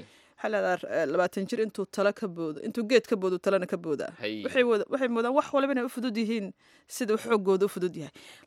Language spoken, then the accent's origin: Somali; Mogadishu, Banaadir, Somalia; aan ku soo koray laba xaafadood dhexdood holwadaagii wardhigley oo wardhigley baan u badiyay